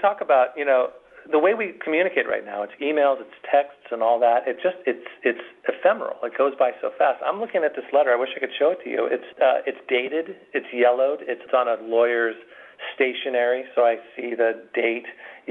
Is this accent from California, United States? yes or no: yes; California, United States; And I grew up in Southern California.